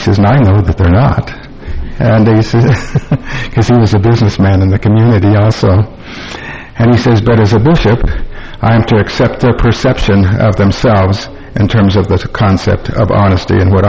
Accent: Evanston, Wyoming, United States; I'm from Evanston, Wyoming.

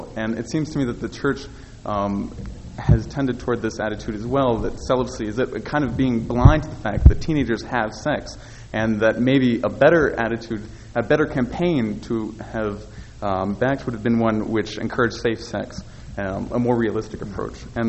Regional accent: United States; Let me just add that I grew up in the East, about an hour and a half outside of New York City.

